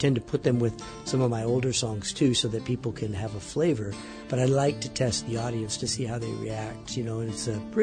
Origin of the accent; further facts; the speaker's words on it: Anchorage, Alaska, United States; from Anchorage, Alaska.